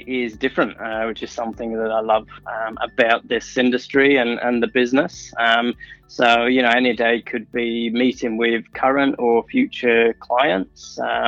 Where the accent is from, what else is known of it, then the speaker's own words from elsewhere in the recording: England, United Kingdom; moved away as an adult; So I went to primary and high school in my hometown, and then I studied architectural engineering at Leeds University.